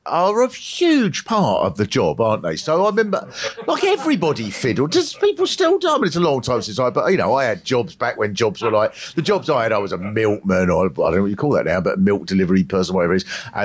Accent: England, United Kingdom; But we're English, so we can laugh about it.

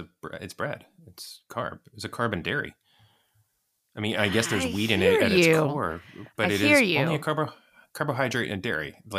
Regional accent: United States; I mean, obviously, because I'm American, fried okra would be the best.

